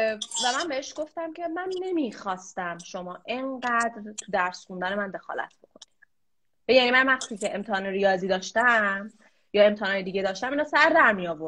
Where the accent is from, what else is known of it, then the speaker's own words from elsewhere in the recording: Iran; moved away; البته ما اگر که از ایران اومدیم بیرون